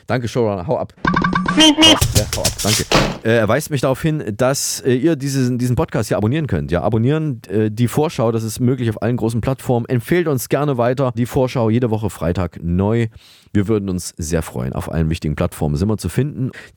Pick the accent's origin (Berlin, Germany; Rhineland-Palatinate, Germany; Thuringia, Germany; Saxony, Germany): Thuringia, Germany; aus Thüringen, die Neues aus der Provinz berichtet, aus meiner alten Heimat.